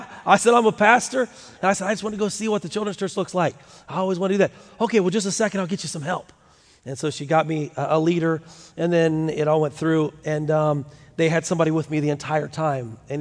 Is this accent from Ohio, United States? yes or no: yes; Ohio, United States; I said, yeah, I'm a pastor from Ohio, and I just want to go see children's church.